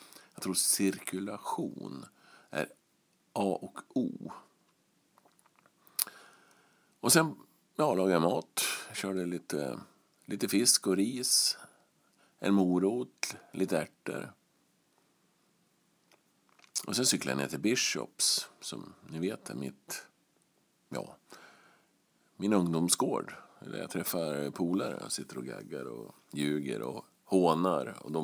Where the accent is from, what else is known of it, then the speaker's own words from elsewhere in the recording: Västerås, Västmanland County, Sweden; Jag är från Västerås.